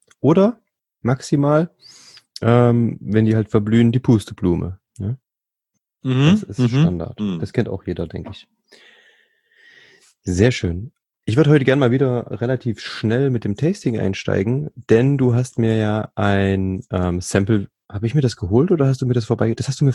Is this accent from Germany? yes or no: yes; Thuringia, Germany; born there; Also ich bin ja gebürtiger Thüringer